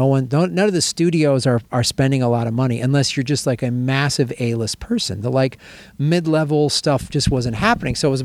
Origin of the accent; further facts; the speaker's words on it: Chicago, Illinois, United States; now in Bangkok, Thailand; we grew up in Chicago, but I became a Californian man.